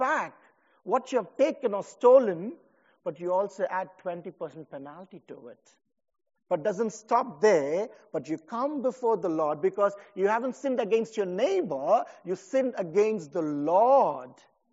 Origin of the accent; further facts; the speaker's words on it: India; I come from India with many religions.